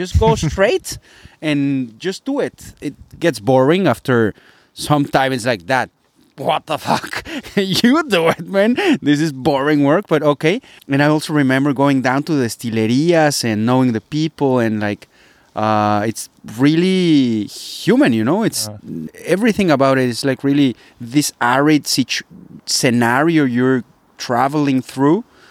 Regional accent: Guadalajara, Jalisco, Mexico; because I'm from Guadalajara and the ranch was of blue agave.

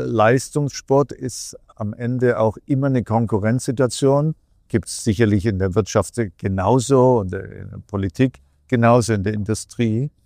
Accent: Germany; ich als Deutsche

